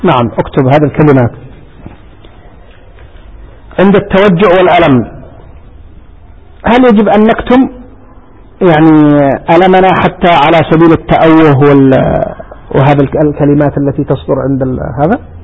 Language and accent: Arabic; Yemen; وعندنا في اليمن يقولون